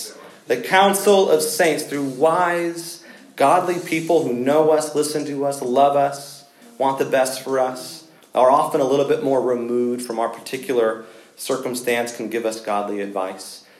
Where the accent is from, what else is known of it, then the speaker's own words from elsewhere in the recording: Florida, United States; Holland, Michigan? I'm from Florida.